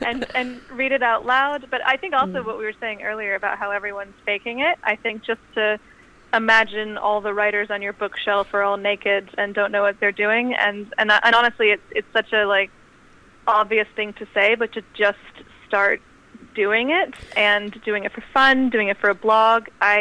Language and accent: English; California, United States; also born or lived in London; I was born in London, but I grew up in California. Aye. But then I came back to the UK to do grad school and to start my career, and now I've only just moved back to the US.